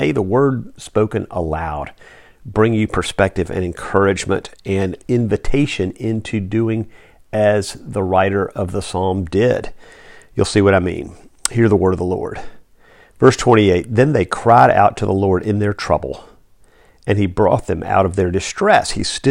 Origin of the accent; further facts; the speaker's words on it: Charlotte, North Carolina, United States; I grew up in Charlotte, as most of you know.